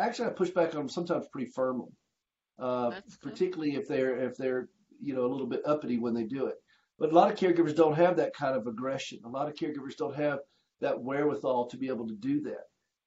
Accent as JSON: {"language": "English", "country": "Nigeria", "said": "I'm Nigerian, Dave. I'm Nigerian"}